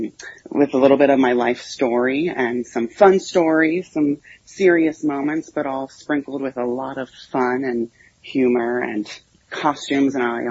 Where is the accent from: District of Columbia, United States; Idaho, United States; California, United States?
District of Columbia, United States; Washington; now in Rehoboth Beach, United States; I'm originally from Washington, D.C. This year I made the big move back to Rehoboth here.